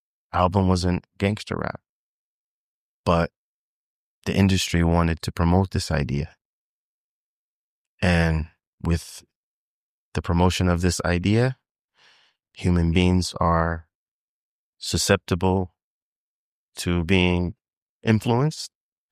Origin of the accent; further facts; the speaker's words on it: West Coast, United States; also born or lived in Kansas; I was born in Kansas, but I was raised in the West Coast.